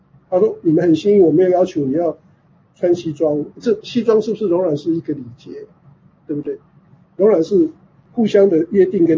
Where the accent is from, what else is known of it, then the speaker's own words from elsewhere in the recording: Taiwan; 所以我们台湾人在选举的时候就用菜图啊